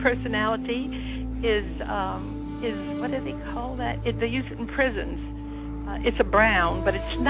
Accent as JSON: {"language": "English", "town": "New Orleans", "region": "Louisiana", "country": "United States", "said": "Oh, and guess what? I'm from New Orleans."}